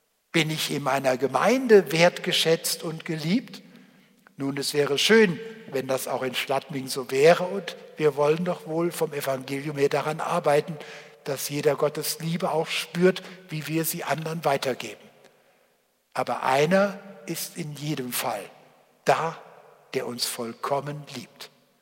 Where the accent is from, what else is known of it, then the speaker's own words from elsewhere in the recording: Cologne, North Rhine-Westphalia, Germany; ich komme ja aus Köln, also in Köln in Deutschland am Rhein